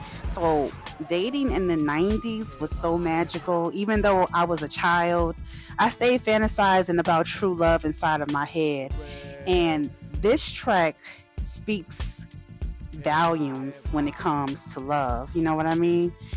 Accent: Chicago, Illinois, United States; Now, growing up in the Baptist church on the south side of Chicago, I learned that putting God first was everything.

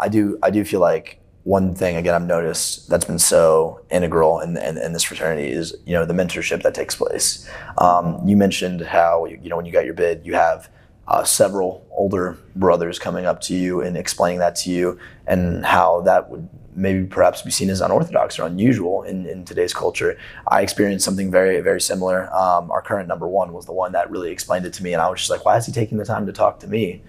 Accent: Louisville, Kentucky, United States; I'm from Louisville. You won't find one bit of hockey in Louisville except for like one little ice rink.

